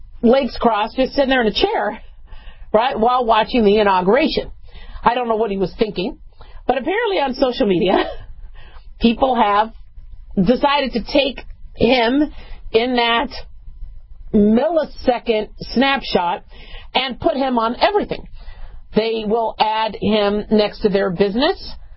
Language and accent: English; Scottsdale, Arizona, United States; Yay! I'm from Scottsdale.